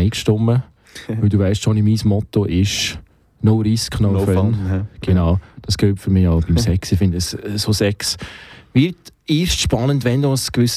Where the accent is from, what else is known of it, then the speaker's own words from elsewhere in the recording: Solothurn, Switzerland; wir kommen beide aus dem Kanton Solothurn.